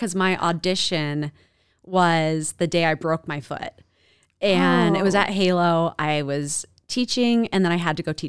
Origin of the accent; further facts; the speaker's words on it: Idaho, United States; I'm here from the Treasure Valley.